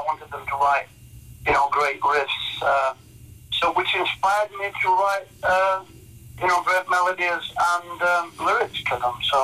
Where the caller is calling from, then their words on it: United Kingdom